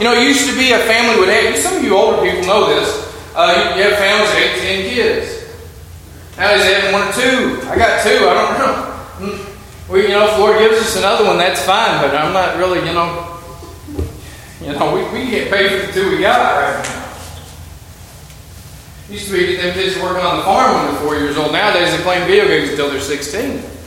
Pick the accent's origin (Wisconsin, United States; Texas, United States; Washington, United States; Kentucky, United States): Kentucky, United States; Louisville; Listen, I'm from Louisville. I can't say nothing about anybody.